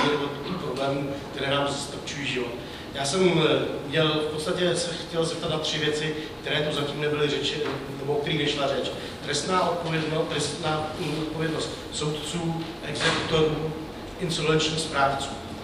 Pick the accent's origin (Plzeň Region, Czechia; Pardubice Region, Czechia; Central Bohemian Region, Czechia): Plzeň Region, Czechia; a jsem z Hlediského Plzeňského kraje